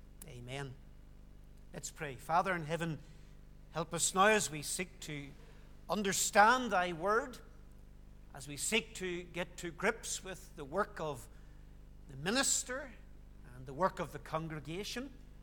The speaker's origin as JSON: {"language": "English", "town": "Moneyslane", "region": "Northern Ireland", "country": "United Kingdom", "tie": "born or raised there", "said": "since I grew up in Monieslane. And, well, Mourne's just over the mountain from Monieslane"}